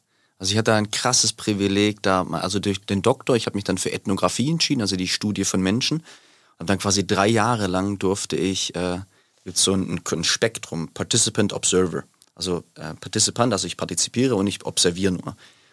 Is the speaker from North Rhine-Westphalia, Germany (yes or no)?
no; Pfrohndorf, Baden-Württemberg, Germany; ich komme nicht mal aus Nagold, also Nagold hat 15.000 Einwohner, ich komme aus Pfrohndorf von Nagold mit 500 Einwohnern und mein Nervensystem ist halt so aufgewachsen